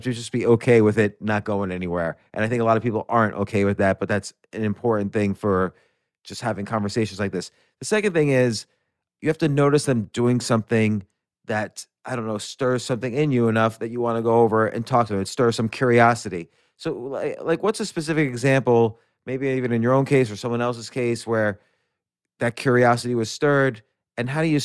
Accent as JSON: {"language": "English", "town": "New York City", "region": "New York", "country": "United States", "tie": "born or raised there", "said": "I was born in New York City. I grew up around there, but I came back to New York City as an adult with a job"}